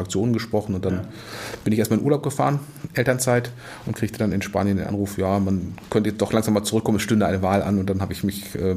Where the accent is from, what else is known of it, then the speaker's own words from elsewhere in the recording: Wolfsburg, Lower Saxony, Germany; born there; Ja, geboren in Wolfsburg und auch wenn ich sonst eine gewisse Distanz zu der Stadt inzwischen habe